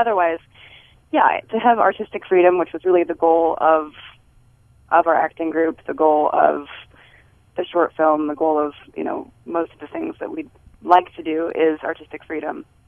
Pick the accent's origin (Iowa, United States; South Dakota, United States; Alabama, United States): South Dakota, United States; Sioux Falls; In Sioux Falls, yeah.